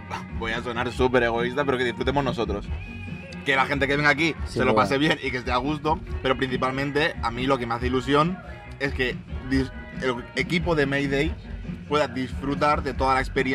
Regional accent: Benicarló, Valencian Community, Spain; Soy de Benicarló.

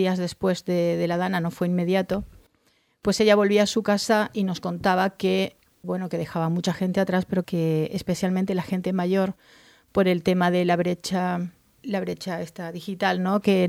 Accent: Argentina; now in Valencia, Spain; Yo soy argentina, llevo 25 años en España, en Valencia

